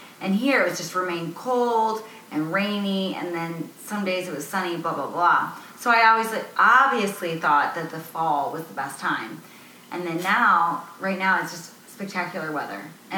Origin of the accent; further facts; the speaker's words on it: St. Louis, Missouri, United States; I'm from St. Louis. Okay. You can have open containers.